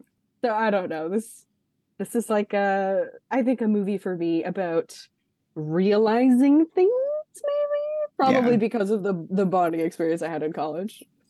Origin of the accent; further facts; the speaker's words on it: Texas, United States; but I am from Texas and I went to like a Friday Night Lights style, like everyone's obsessed with football school